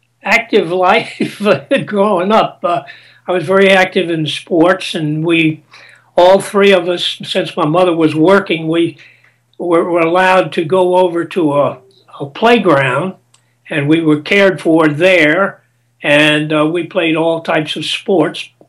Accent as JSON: {"language": "English", "town": "Washington", "region": "District of Columbia", "country": "United States", "tie": "born or raised there", "also_born_or_lived": "Alexandria, Virginia", "said": "Washington, D.C."}